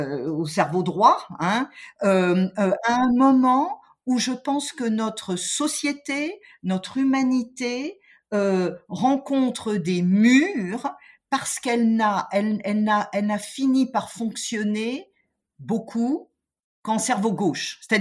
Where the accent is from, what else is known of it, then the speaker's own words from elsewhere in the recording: Grand Est, France; born there; je suis née en Alsace, hein, je suis bien française quand même